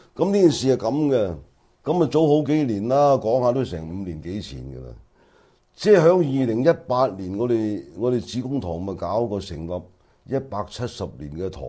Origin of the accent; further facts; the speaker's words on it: China; 我哋中國人有個説話叫相由心生啊嘛